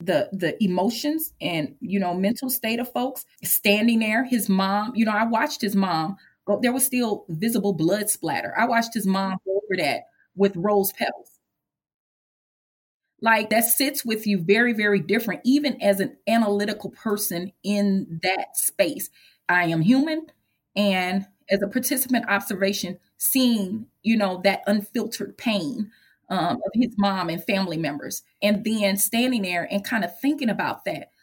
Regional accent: St. Louis, Missouri, United States; It wasn't invisible to us that are, you know, that live, born and raised in St. Louis

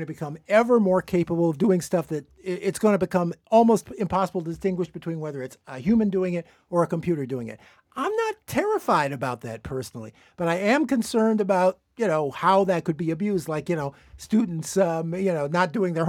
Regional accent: Chicago, Illinois, United States; I'm from Chicago, and Chicago drivers are much worse.

